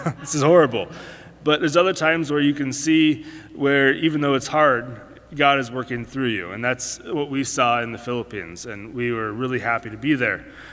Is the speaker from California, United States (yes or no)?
no; Oregon, United States; I'm from Oregon, by the way. So we had a lot of horse camps out there that we went and helped out.